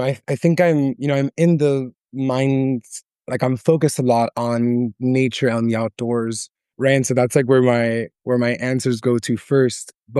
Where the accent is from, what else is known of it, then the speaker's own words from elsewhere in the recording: Miami, Florida, United States; And then when I was growing up in Miami, it was hot, but it wasn't too hot.